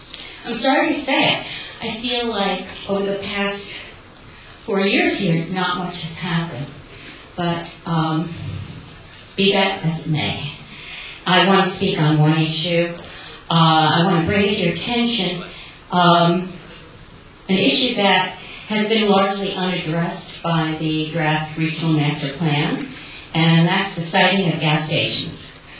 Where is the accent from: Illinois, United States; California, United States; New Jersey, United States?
New Jersey, United States; Ringwood; I'm from Ringwood.